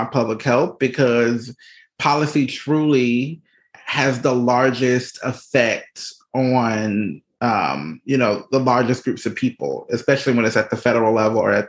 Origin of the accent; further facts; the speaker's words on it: Georgia, United States; my home state, Georgia, where I was born and raised